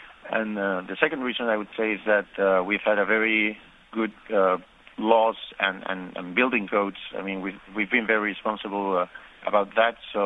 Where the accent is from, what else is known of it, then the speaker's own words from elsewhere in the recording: Chillán, Ñuble, Chile; English is a second language; And the buildings, I mean, this same city, Chillen, my hometown, has been struck twice by very big earthquakes with epicenters very close to this city.